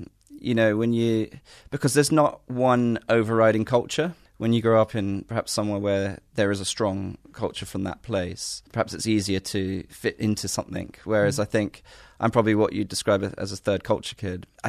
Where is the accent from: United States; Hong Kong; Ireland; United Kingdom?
Hong Kong; I was raised in a Christian household and always went to church. And a lot of people, when they find out I grew up in Hong Kong, presume that we moved there as missionaries. But actually, we didn't.